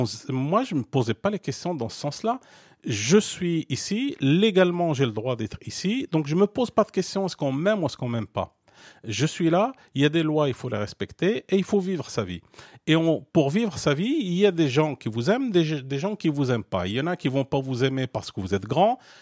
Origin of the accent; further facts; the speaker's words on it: Morocco; moved away as an adult; J'ai quitté le Maroc dans les années 80. J'avais 20 ans. J'avais envie de découvrir le monde.